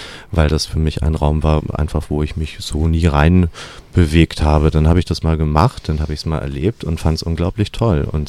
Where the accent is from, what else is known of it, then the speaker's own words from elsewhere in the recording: Northern Germany, Germany; now in Tübingen, Germany; Vielleicht hört man das auch meinem Genuschel ein bisschen an, dass ich aus dem Norden komme ursprünglich.